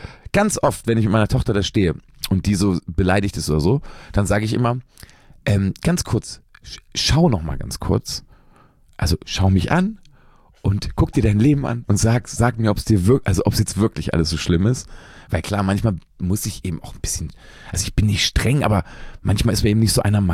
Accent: Lower Saxony, Germany; ich spiele manchmal ja Konzerte in meiner alten Heimat. Braunschweig ist die nächstgrößere Stadt, so, die liegt so zwischen Berlin und Hannover.

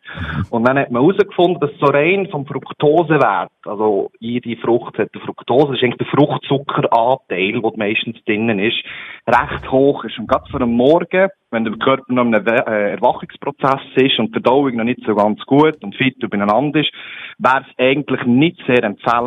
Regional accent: Bern, Switzerland; now in Basel, Switzerland; Ja, ich wohne in Basel, aber selber bin ich Berner.

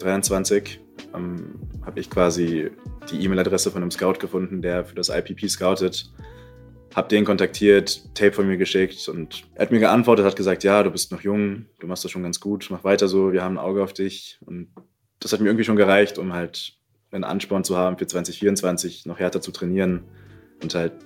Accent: Berlin, Germany; Ich bin 23 Jahre alt, geboren und aufgewachsen in Berlin.

